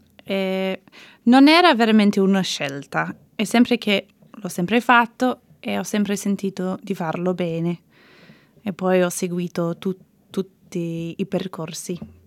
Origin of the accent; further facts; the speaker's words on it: Armidale, New South Wales, Australia; also born or lived in Sydney; No, ero nata a Sydney, ma poi sono cresciuta ad Armidale. In campagna, i miei sono trasferiti là e sì, ero là per 18 anni prima di venire qua a Sydney.